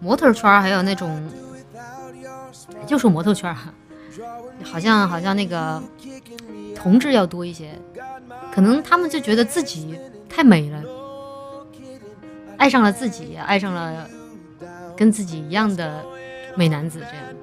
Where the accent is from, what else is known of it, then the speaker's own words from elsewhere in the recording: Chongqing, China; 因为我从小在重庆长大哈。